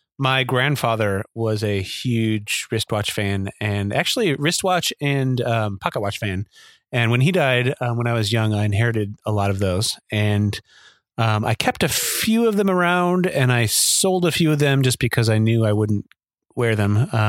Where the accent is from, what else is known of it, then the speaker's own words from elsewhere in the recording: Indiana, United States; Well, I grew up in Indiana where they did not have daylight savings time.